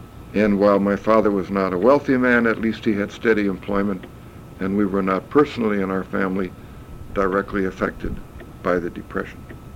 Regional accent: Galena, Illinois, United States; born there; also born or lived in Manitowoc, Wisconsin; now in Plymouth, United States; I was born in Galena, Illinois, on December 16, 1922, the youngest of three children. We lived in Galena for approximately the first 5 years of my life when my father located a different job in the city of Manitowoc, Wisconsin.

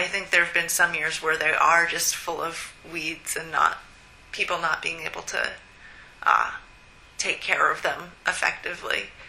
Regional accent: Maine, United States; I'm from Maine originally, so I miss I miss New England.

